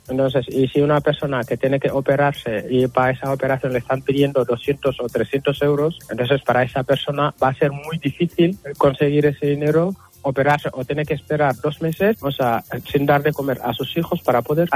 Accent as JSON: {"language": "Spanish", "country": "Senegal", "first_language": "Wolof", "second_language": "Spanish", "said": "en mi idioma nativo, Wolof, es nuestra patera"}